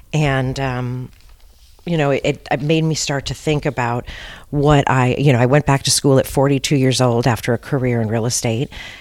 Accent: San Francisco, California, United States; And I grew up here in San Francisco. I went to an all-girls Catholic school

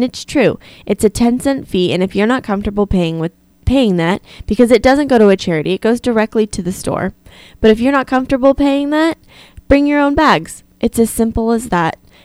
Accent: Arizona, United States; I'm from Arizona, and they don't provide recyclable, like the recycling bins, the trash cans

